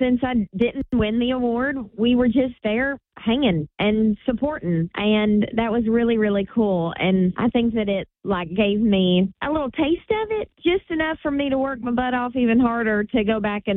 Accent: Tennessee, United States; I grew up in East Tennessee, and so my music has a little touch of Appalachian to it

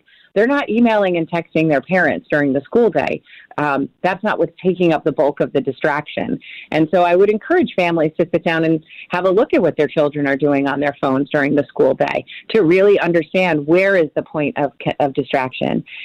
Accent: Manchester, North West England, United Kingdom; that's where we know that, like in my hometown in Manchester

